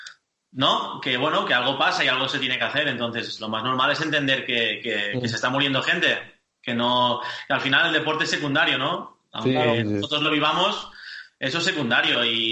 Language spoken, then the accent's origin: Spanish; Girona, Catalonia, Spain; yo soy de aquí de Girona